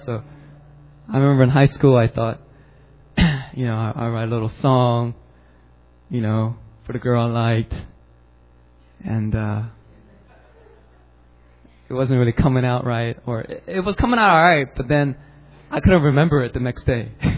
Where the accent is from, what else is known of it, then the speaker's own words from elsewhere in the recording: Philadelphia, Pennsylvania, United States; I grew up in Philadelphia, and you know, not many urban kids like poetry.